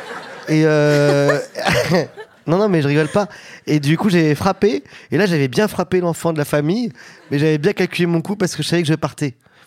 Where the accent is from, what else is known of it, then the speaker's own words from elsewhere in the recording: France; Que moi, en tant que Français, j'ai pas compris.